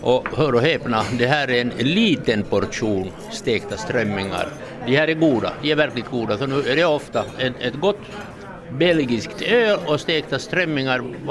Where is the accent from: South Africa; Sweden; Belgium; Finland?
Finland; Helsinki, Uusimaa; och jag kommer allra närmast från Drumsö